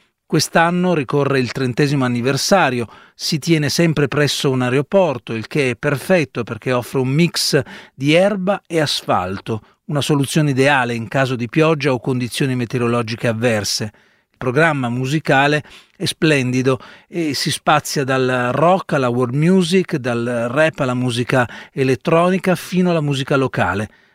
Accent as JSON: {"language": "Italian", "region": "eastern Slovakia", "country": "Slovakia", "second_language": "Italian", "said": "Io vengo dalla Slovacchia orientale e parlando con gli italiani mi sento spesso dire che la musicalità della nostra lingua ricorda quella dell'italiano."}